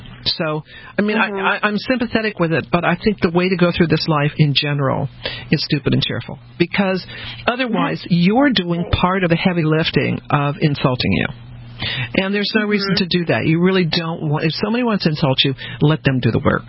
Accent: Denver, Colorado, United States; also born or lived in New Orleans / Texas; I was born in New Orleans, grew up in Denver, went to school in Texas. So when I moved to the East Coast, people said things like, do you have a horse?

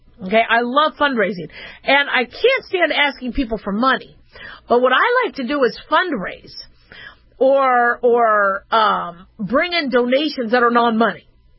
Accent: Nevada, United States; See, Nevadans is easy. I'm from Nevada. We're a Nevadan.

